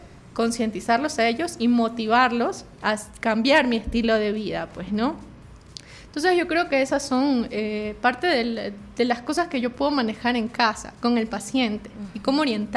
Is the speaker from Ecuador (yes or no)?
yes; Ecuador; Si no nos ha pasado en algún día de nuestras vidas, para reflexionar, no somos ecuatorianos.